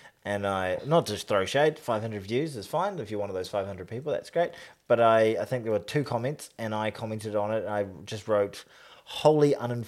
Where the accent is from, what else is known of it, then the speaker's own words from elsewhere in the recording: New Zealand; But just in terms of me being a New Zealander watching it